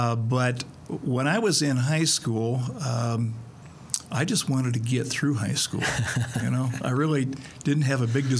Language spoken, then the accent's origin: English; Fairbury, Illinois, United States; Well, we're from a little town called Fairbury, Illinois, and Fairbury is about a little town about 35 miles northeast of here, where my parents grew up and where I grew up the first part of my life.